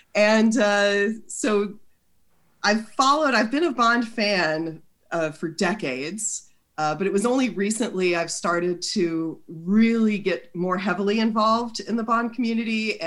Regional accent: Louisiana, United States; I grew up in Louisiana.

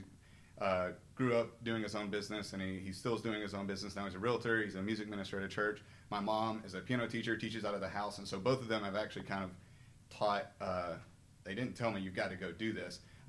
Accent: Owens Cross Roads, Alabama, United States; So I grew up in Owens Crossroads, Big Cove area

